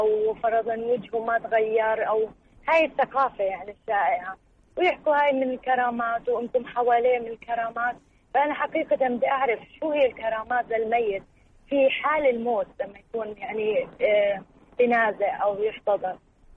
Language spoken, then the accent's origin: Arabic; Jordan; إحنا يعني من الأردن